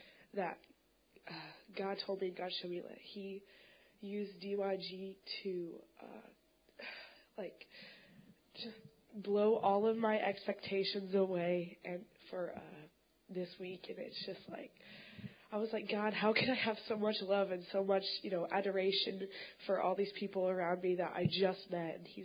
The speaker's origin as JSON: {"language": "English", "region": "Illinois", "country": "United States", "said": "I'm not from here. I'm from Illinois, and my family was a big part of the church down here."}